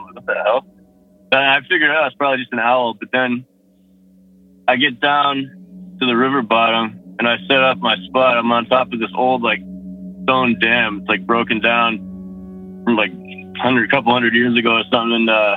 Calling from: Massachusetts, United States; again, Massachusetts.

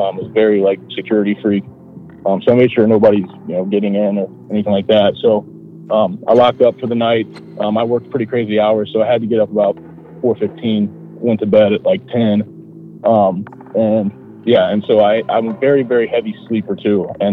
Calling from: Ohio, United States; from Ohio. I live pretty close to Dayton, Ohio.

